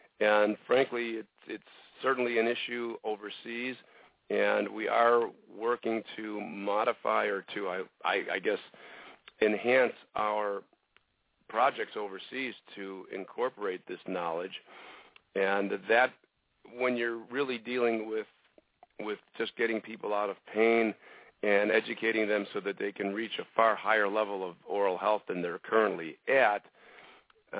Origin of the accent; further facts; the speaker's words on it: Chicago, Illinois, United States; and by local I mean in Chicago, which is my hometown